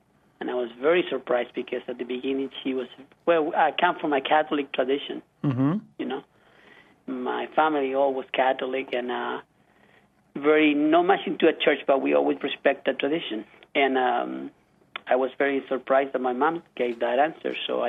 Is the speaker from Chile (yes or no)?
yes; Viña del Mar, Valparaíso, Chile; I'm from Viña del Mar, which is a town in the coast of Chile. It's about near an hour and a half from Santiago.